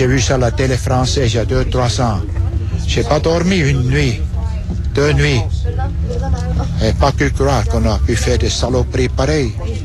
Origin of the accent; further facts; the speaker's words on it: Burtorf, Bern, Switzerland; moved away as an adult; Et le 16 décembre 36, je suis parti de Burtorf, c'est dans l'Emmental, près de Berne. Je suis parti.